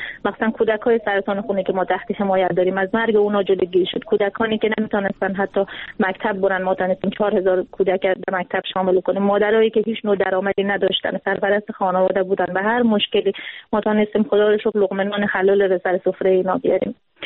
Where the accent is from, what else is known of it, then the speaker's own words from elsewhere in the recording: Afghanistan; also born or lived in Iran; ما اوائل که آمده بودیم افغانستان چون مهاجر بودیم در ایران و وقت افغانستان رفتیم